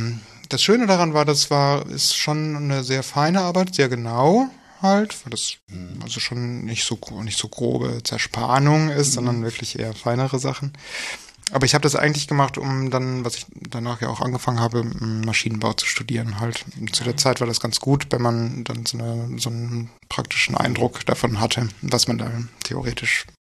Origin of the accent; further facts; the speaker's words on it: Wuppertal, North Rhine-Westphalia, Germany; also born or lived in Dortmund; Ich komme eigentlich aus Wuppertal und habe aber ganz lange in Dortmund gewohnt.